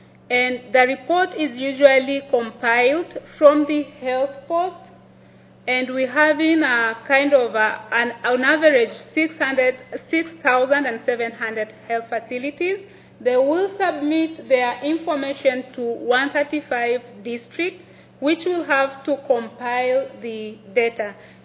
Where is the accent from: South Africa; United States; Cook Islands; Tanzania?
Tanzania; from Tanzania, and I work with Helen Keller International